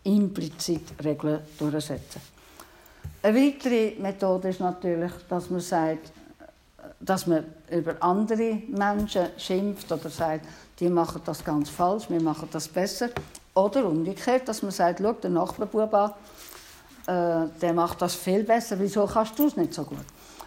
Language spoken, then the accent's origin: German; Switzerland; Bei uns in der Schweiz ist das unhöflich. Das macht man nicht.